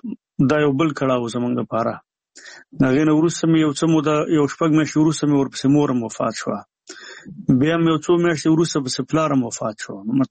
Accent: Nangarhar, Afghanistan; زموږ کلی د دغه نه ډېر لرې دی، د جلال آباد نه، د ښار نه، چې 15 کیلومتره

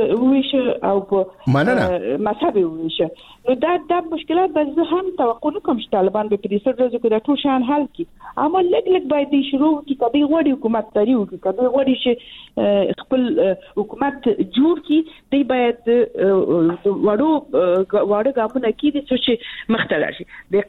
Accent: Balkh, Afghanistan; زه د بلخ ولایت یم

